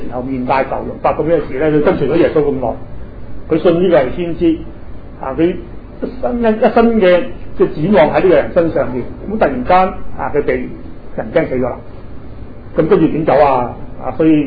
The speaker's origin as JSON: {"language": "Cantonese", "country": "China", "said": "即係我哋中國人即係安葬咁樣，即係我中國人唔係噶嘛"}